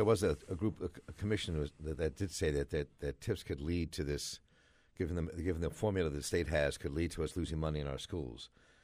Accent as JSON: {"language": "English", "town": "Baltimore", "region": "Maryland", "country": "United States", "tie": "born or raised there", "said": "I grew up in Baltimore. I left for a while, came back, but I grew up in Baltimore."}